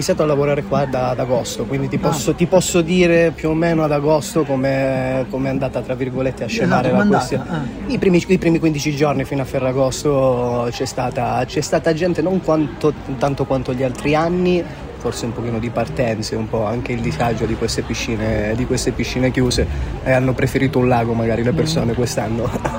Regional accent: Ro, Emilia-Romagna, Italy; Vengo da Ro, sì.

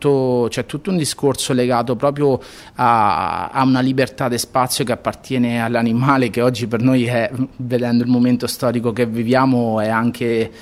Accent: Marche, Italy; perché io comunque vengo dalle Marche e questo sicuramente è una cosa che porto dentro, cioè che mi ha formato

